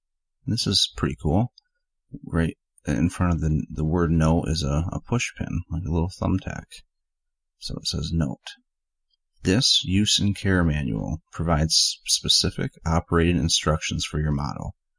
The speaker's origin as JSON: {"language": "English", "region": "Michigan", "country": "United States", "tie": "born or raised there", "said": "I grew up in Michigan. Canada is a wonderful place."}